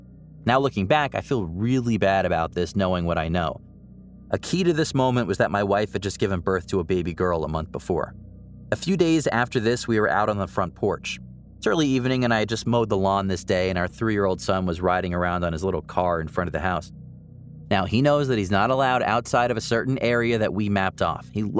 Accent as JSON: {"language": "English", "region": "Oregon", "country": "United States", "tie": "born or raised there", "also_born_or_lived": "Las Vegas", "said": "Me growing up in Oregon loved the rain, and for the past 10 years, we lived in Vegas"}